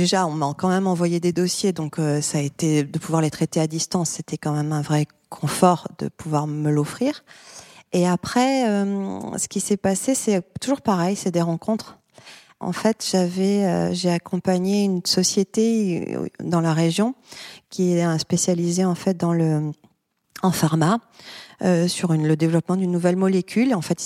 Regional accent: Toulon, Provence-Alpes-Côte d'Azur, France; je suis native de Toulon, ma mère est marseillaise, mon père est de hier, donc toute ma famille était dans le sud.

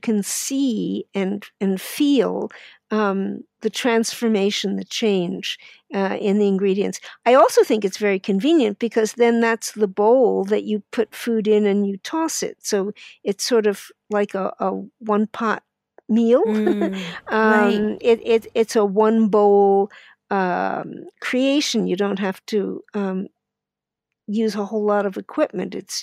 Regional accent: New York City, New York, United States; I grew up in New York City and always expected to drink my milk

